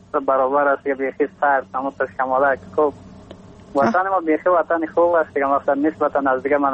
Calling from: Takhar, Afghanistan; از باستان تخار همراه خواهرک خودم.

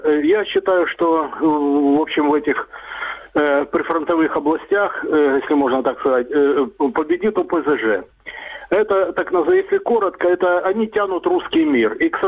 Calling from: Dnipro, Dnipropetrovsk Oblast, Ukraine; Я звоню из Днепра, я смотрю вас через интернет

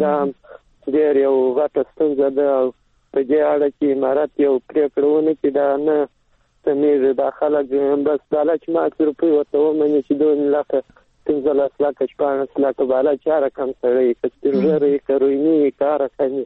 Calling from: Helmand, Afghanistan; د هلمند سره.

